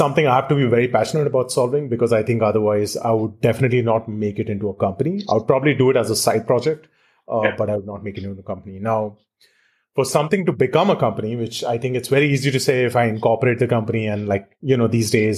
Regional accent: India; I grew up in India.

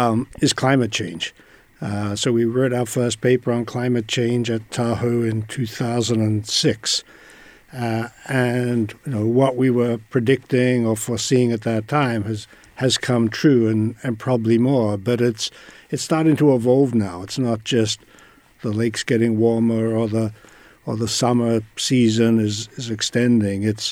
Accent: Australia; moved away as an adult; now in United States; I'm originally from Australia, the driest continent

